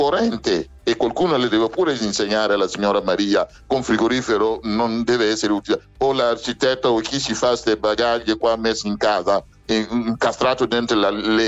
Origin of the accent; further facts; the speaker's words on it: Burkina Faso; prendo il caso del mio paese, Burkina.